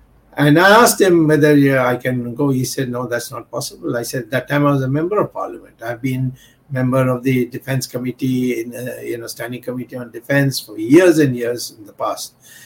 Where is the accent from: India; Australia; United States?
India; Now, what more can I do as an Indian?